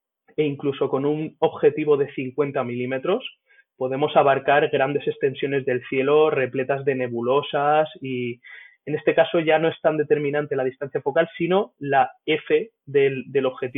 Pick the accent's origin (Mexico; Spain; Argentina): Spain; Elda, Valencian Community; soy de Elda, un pueblecito de la provincia de Alicante